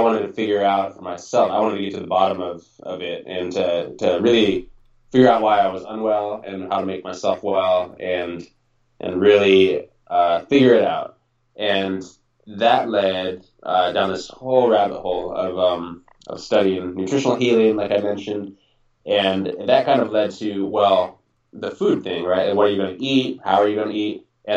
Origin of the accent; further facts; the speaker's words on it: California, United States; I came from California, where I'm from, in the Bay Area, to Ithaca, New York, where Cornell is.